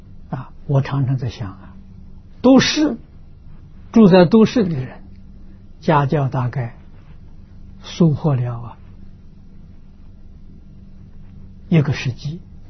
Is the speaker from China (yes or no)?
yes; Anhui, China; 我们家乡是因为受桐城派的关系，啊，那个地区就是桐城派的范围。啊，桐城、舒城、庐江，就是这个地区